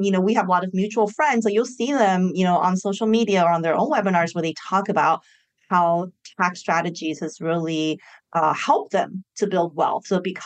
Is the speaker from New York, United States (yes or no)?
no; Las Vegas, Nevada, United States; You know, I grew up in Las Vegas and I don't gamble.